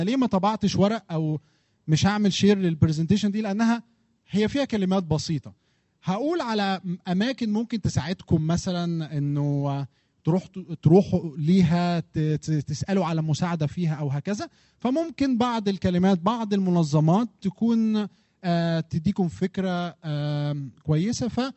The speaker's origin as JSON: {"language": "Arabic", "country": "Egypt", "moved": "yes", "said": "أنا أساساً صيدلي من مصر"}